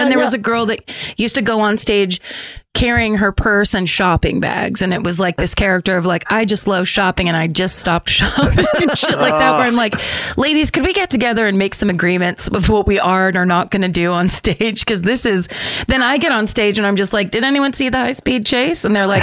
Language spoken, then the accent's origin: English; Ireland; well, anyway, I'm Irish, whatever, where it's like, get out.